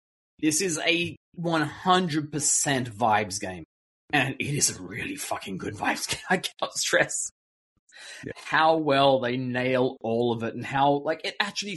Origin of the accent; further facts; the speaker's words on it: Blue Mountains, New South Wales, Australia; growing up in the Blue Mountains, which was effectively Sydney as far as radio stations were concerned